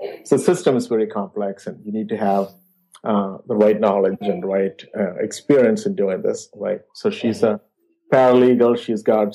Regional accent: India; now in United States; You know, partially my wife is from here and I'm from India. So partial immigrant / American classic family.

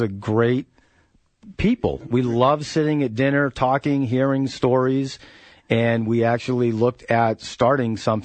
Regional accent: California, United States; accent: Boston; also born or lived in Miami / Boston; now in Hawaii, United States; So I was born in Miami. Spent most of my life in Southern California.

